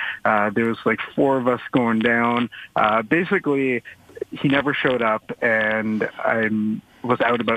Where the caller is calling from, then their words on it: Toronto, Ontario, Canada; I'm calling from Toronto.